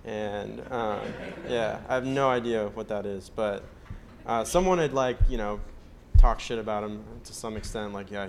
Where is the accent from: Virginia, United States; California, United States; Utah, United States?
California, United States; moved away as an adult; also born or lived in upstate New York; And so I moved from Southern California to upstate New York. I went to this Ivy League university and was getting straight A's.